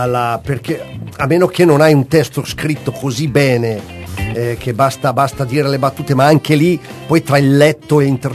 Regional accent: Lombardy, Italy; io lombardo, lei napoletana

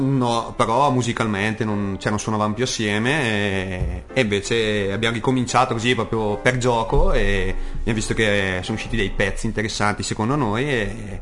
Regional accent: Bergamo, Lombardy, Italy; la provenienza credo sia intuisca dall'accento. Noi siamo veniamo dalla Bergamasca, dalla provincia di Bergamo.

